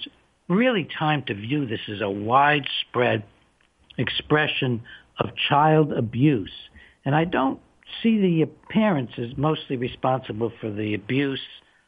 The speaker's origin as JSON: {"language": "English", "country": "United States", "said": "something that we as Americans need to just rear up an outrage about"}